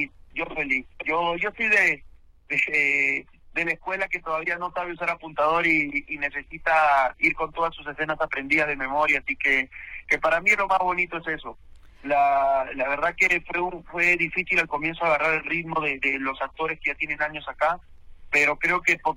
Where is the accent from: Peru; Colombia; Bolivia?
Peru; now in Mexico; Porque, bueno, vengo de Perú, saben que allá de repente no es la industria como es acá